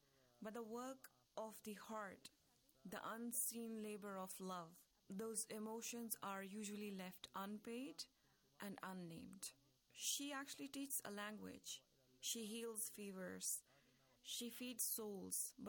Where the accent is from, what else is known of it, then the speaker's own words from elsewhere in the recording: Jammu and Kashmir, India; now in Qom, Iran; I hail from Indian Administrative Kashmir, and I've been living in Qom for some 10 years studying Islamic studies